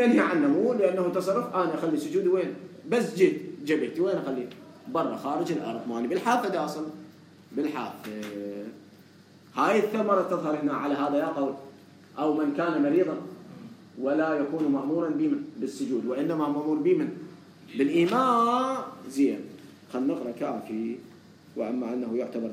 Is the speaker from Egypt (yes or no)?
no; Najaf, Najaf Governorate, Iraq; أنا من النجف